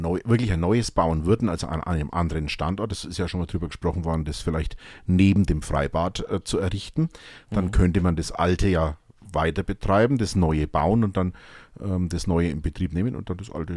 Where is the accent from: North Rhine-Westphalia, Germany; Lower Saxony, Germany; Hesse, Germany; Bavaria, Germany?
Bavaria, Germany; Hof; Ja, ich komme aus Hof, da ist 9 Monate Winter und 3 Monate kalt.